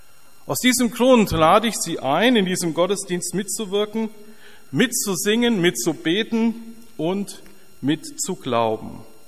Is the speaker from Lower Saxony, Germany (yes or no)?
no; Hof, Bavaria, Germany; Ich komme aus Hof